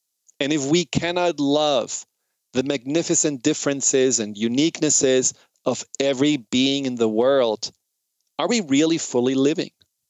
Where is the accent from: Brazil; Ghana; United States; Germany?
Germany; English is a second language; Now, as you probably know or hear from my accent, I'm German, and I have talked a lot with my grandfather and my father about what happened in Nazi Germany.